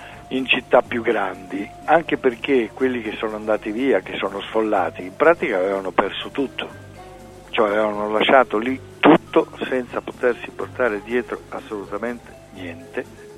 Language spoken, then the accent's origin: Italian; Pula, Istria County, Croatia; born there; moved away; gli antenati da parte di mio padre erano veramente ungheresi. Sono nati tutti a Pola, sia i genitori dei miei genitori sia i miei genitori, sia io e le mie sorelle.